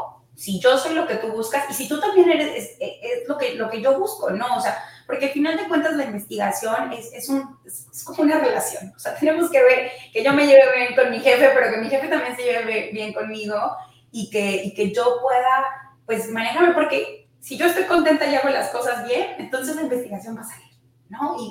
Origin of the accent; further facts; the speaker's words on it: Mexico; moved away; yo no estoy en México, pero fui educada en México y tengo colaboraciones con institutos en México.